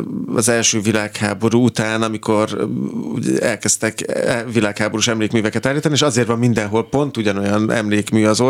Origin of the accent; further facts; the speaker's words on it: Hajdúnánás, Hajdú-Bihar, Hungary; a valóságban ez Hajdunánás, ahol én felnőttem